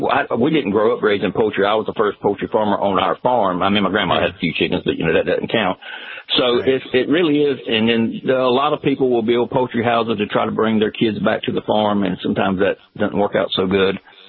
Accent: the South, United States; Well, we're from the South. We say RAFI.

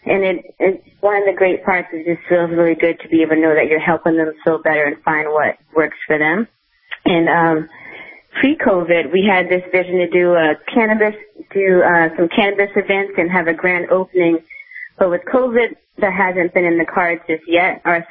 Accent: New Jersey, United States; And I grew up in New Jersey, and I always wanted to have just, like, the space to do what I wanted

